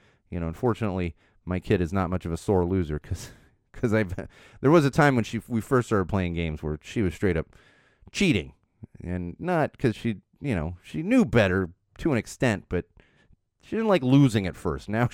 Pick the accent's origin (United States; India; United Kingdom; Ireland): Ireland; It's not worth getting in these arguments, and trust me, I'm Irish.